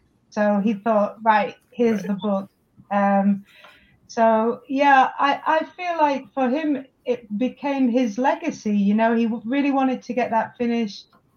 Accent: Huddersfield, Yorkshire and the Humber, United Kingdom; I am from Huddersfield. Yeah, it's a little place, but it's a great university

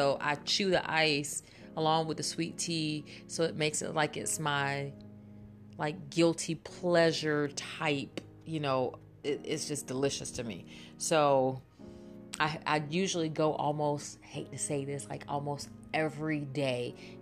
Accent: Jacksonville, Florida, United States; But I'm from originally from Jacksonville, Florida, so I am a seafood person

